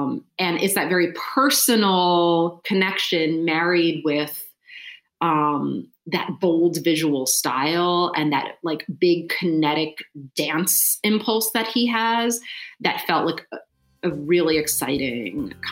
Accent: Philadelphia, Pennsylvania, United States; I'm from Philadelphia. I'm not from New York

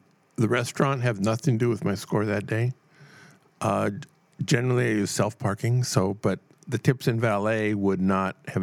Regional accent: Los Angeles, California, United States; Now, I was raised in Los Angeles.

